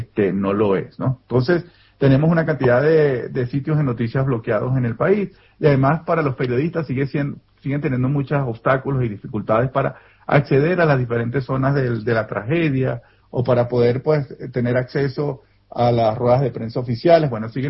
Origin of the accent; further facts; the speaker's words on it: Venezuela; moved away; Mira, yo como venezolano, como defensor de derechos humanos y sociólogo